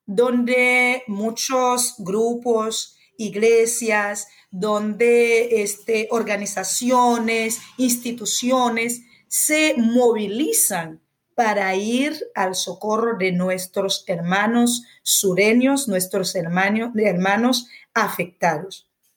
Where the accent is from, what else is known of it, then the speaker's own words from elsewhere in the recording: Haiti; y ya sabes que yo he vivido en otros países de misión y todo, pero he regresado en mi tierra porque la amo mucho